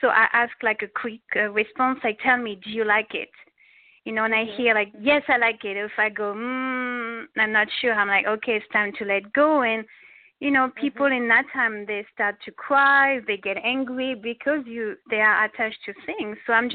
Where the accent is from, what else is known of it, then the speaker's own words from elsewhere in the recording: France; English is a second language; now in United States; I grew up in France where we didn't have so much things. So I'm used to not have things.